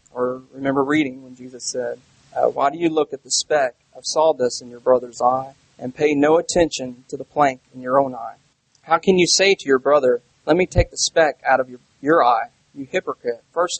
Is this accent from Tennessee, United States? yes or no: yes; Nashville, Tennessee, United States; also born or lived in Paducah, Kentucky; I'm from Nashville, Tennessee. I was born in Paducah, Kentucky.